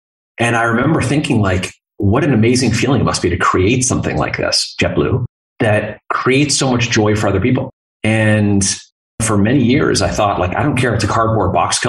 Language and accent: English; Vermont, United States; So I am from Vermont originally. Grew up there, went to college down at Duke.